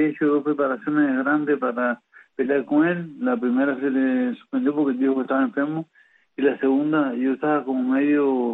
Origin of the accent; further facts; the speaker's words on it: Cuba; yo soy de Cuba